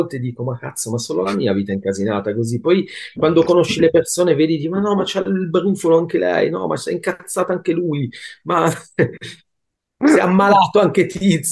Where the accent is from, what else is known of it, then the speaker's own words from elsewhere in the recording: Milan, Lombardy, Italy; Milano. Sono di Milano